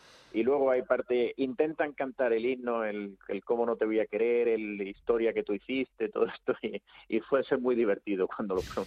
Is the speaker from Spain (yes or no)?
yes; Spain; soy el único español, el único que conoce Madrid